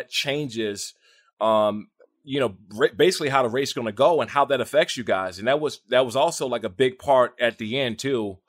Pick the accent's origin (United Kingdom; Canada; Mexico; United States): United States; Maryland; And, you know, I grew up in Maryland, Washington, D.C. area.